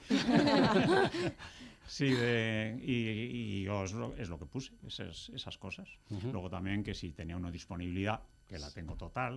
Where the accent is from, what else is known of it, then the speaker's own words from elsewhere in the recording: Madrid, Community of Madrid, Spain; yo soy español de Madrid.